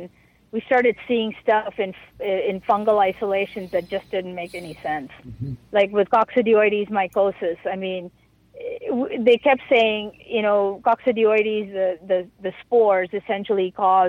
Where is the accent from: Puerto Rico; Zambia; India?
India; I'm from India.